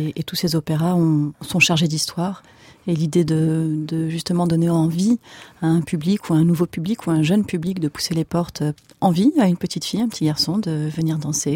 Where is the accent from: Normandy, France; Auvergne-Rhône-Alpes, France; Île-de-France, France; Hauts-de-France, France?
Île-de-France, France; Paris; Je fréquente Bordeaux un petit peu, les autres moins, et je suis une vraie Parisienne.